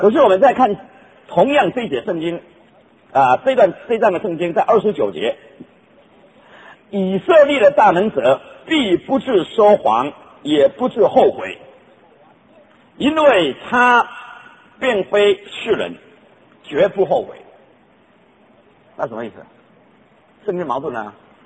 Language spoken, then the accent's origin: Chinese; China; 我常常在学校里面跟人家讲说 ，I'm Chinese， 我是中国人。OK，Chinese，中国人。